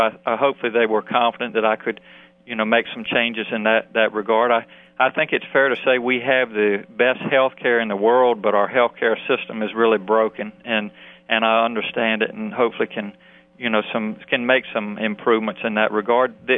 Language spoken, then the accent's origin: English; Virginia, United States; I grew up on the Eastern Shore and graduated from high school in 77 and went to Virginia Military Institute.